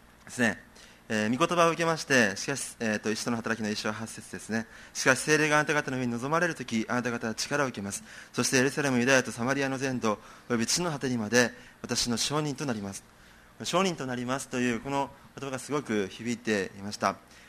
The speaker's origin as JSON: {"language": "Japanese", "region": "Saga", "country": "Japan", "said": "私は佐賀県出身なので、お隣ではあるんですけど、福岡県お隣ではあるんですけど、"}